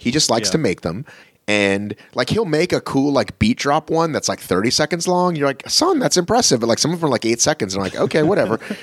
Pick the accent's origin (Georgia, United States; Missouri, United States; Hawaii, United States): Georgia, United States; Marietta; And I grew up in Marietta.